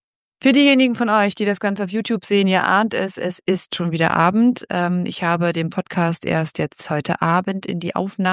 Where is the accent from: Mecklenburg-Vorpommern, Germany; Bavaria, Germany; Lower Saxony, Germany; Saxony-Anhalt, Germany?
Lower Saxony, Germany; Denn als Ostfriesin in Bayern